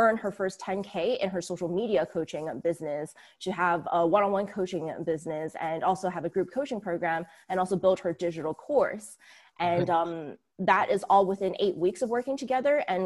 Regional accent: Canada; now in United States; I'm still working at the tech company, and it's mainly because I'm Canadian and I'm here with a work visa, and I just bought my house last year.

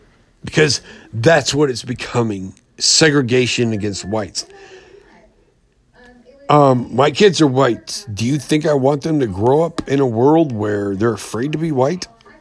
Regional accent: Germany; I'm from Germany. I'm a Jew from Germany.

